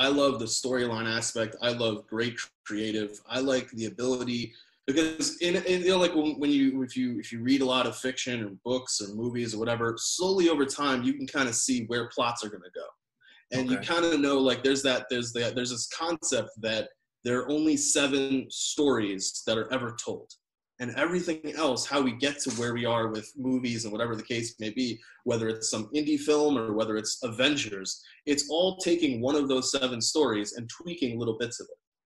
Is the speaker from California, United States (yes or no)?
no; Florida, United States; also born or lived in New York; now in Chicago, United States; So I am I'm a resident of Chicago. I was born and raised in Florida, spent time in New York.